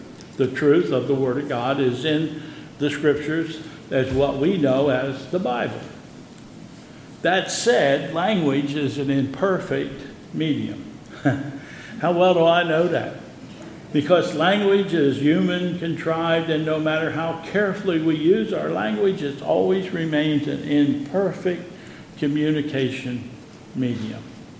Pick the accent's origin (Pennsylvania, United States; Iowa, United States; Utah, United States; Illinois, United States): Pennsylvania, United States; Like, I'm from Pennsylvania, and some of the things that I say and do are different than some of the things that the people here in the South